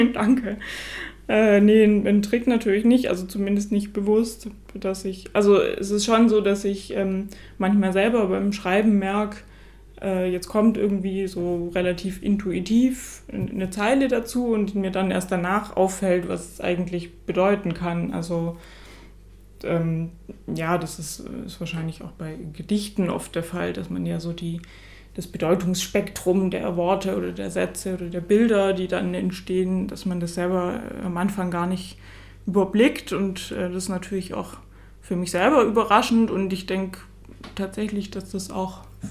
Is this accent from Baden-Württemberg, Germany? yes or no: yes; Reutlingen, Baden-Württemberg, Germany; now in Tübingen, Germany; Also ich komme ja aus Reutlingen, also ganz aus der Nähe und bin zum Studium damals nach Tübingen gegangen, weil ich nicht weiter weg wollte, hatte hier auch einen Freund. Und dann bin ich so ein bisschen ja, hier hängen geblieben.